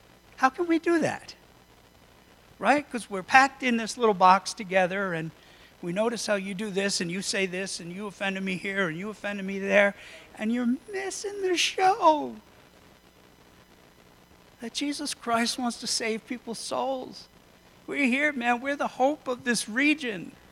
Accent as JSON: {"language": "English", "country": "United States", "said": "I love being American. I like it. It's good."}